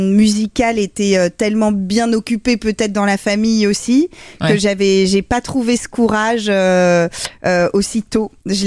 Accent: Paris, Île-de-France, France; J'ai grandi à Paris, en ville.

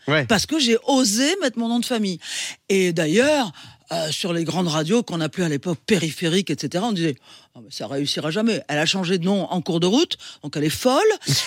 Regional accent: Algeria; born there; also born or lived in Morocco; Je suis né en Algérie, voilà. J'ai vécu au Maroc.

